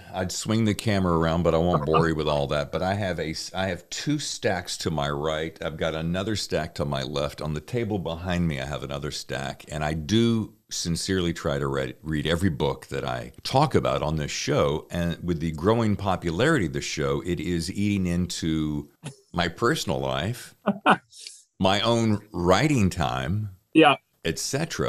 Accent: the South, United States; now in California, United States; this is my third tour of duty in California, I like to call it. I'm from the South, so I can say that.

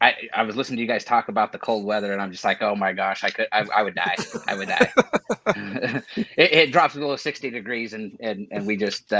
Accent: Idaho, United States; And actually, I grew up in Idaho. So, you know, I'm used to that. Younger years, I was used to the cold, but not anymore. I've been in Arizona too long.

